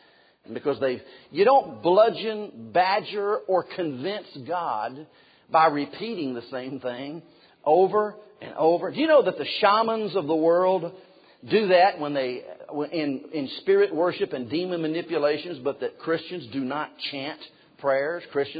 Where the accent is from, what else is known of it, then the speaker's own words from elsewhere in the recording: the South, United States; I'm from the South, and there is a formula